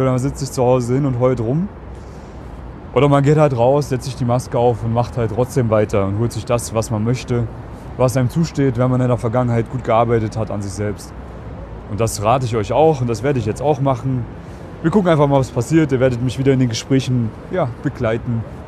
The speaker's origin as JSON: {"language": "German", "country": "Germany", "lives_now": "Austria", "said": "Deutschland, Piefke."}